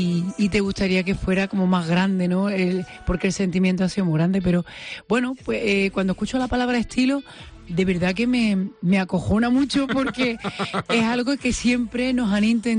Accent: Granada, Andalusia, Spain; Almanjayar está inspirada en esa historia que estoy escribiendo en ese libro, que es de donde vengo

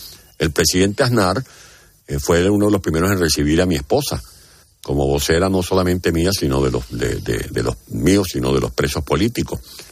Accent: San Juan de los Morros, Guárico, Venezuela; born there; Fue mi primera experiencia en una cárcel que me agarraron protestando en San Juan de los Morros, un pueblo donde nací, en Venezuela

